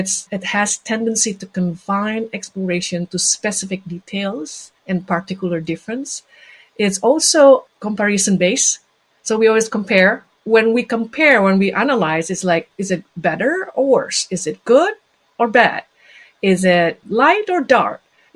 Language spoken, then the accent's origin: English; Indonesia; now in Canada; I came from Indonesia. This is like 25 years ago.